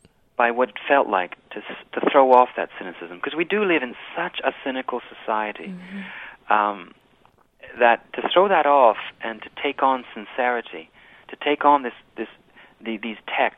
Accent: Quebec, Canada; I must tell you, I'm from Quebec

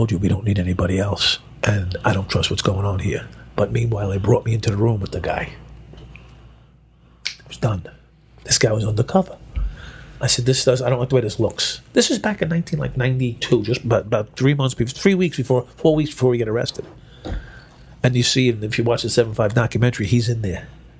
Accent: Brooklyn, New York, United States; I grew up, I was born in Brooklyn.

